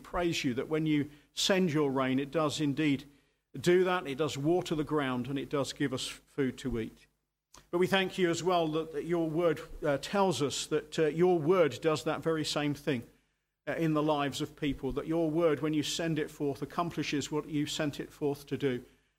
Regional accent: United Kingdom; we often, being British, grumble about the weather

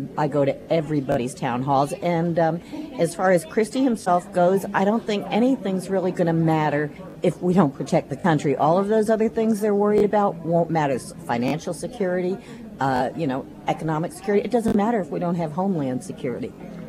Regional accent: Denville, New Jersey, United States; I'm a Jersey girl.

